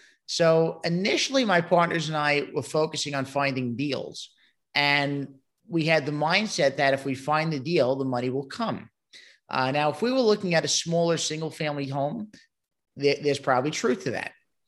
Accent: Brooklyn, New York, United States; So originally, I come from Brooklyn, New York. The accent might give it away.

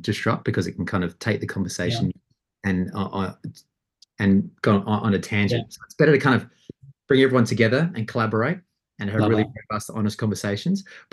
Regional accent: Adelaide, South Australia, Australia; I grew up in Adelaide.

